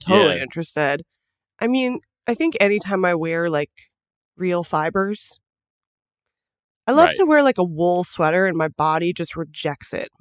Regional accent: Los Angeles, California, United States; to say this because we're from Los Angeles.

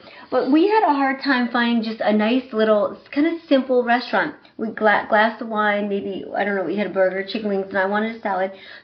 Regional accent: Michigan, United States; I mean, I'm from Michigan, but I was in New Orleans.

